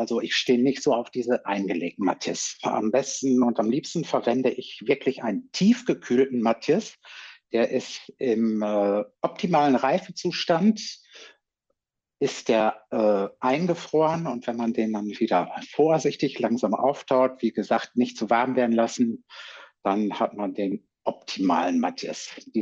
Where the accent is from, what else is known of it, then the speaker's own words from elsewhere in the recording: North Rhine-Westphalia, Germany; Hier im Münsterland, wo ich herkomme, wird ja auch Karneval gefeiert, aber es ist eher ein bisschen bedächtiger.